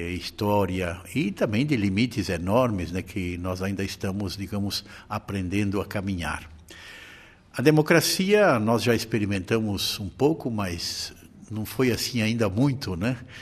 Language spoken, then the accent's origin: Portuguese; Brazil; eu tenho consciência, como brasileiro, de pertencer a uma nação muito grande, né?